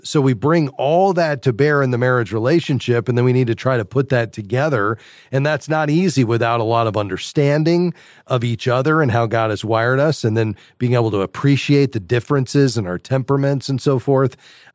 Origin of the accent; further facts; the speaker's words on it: Fort Lauderdale, Florida, United States; Let's go down to my hometown, Fort Lauderdale.